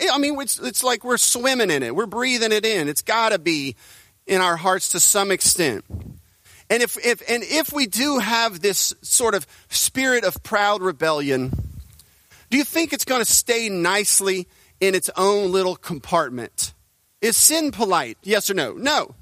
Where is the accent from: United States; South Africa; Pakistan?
United States; I'm an American. I get to vote.